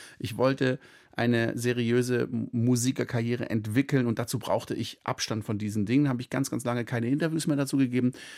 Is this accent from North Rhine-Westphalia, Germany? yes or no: no; Baden-Württemberg, Germany; Ich bin im Schwarzwald aufgewachsen